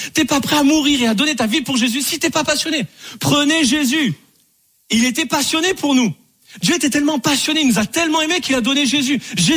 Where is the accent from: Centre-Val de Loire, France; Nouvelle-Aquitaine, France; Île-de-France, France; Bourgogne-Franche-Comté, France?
Nouvelle-Aquitaine, France; Bordeaux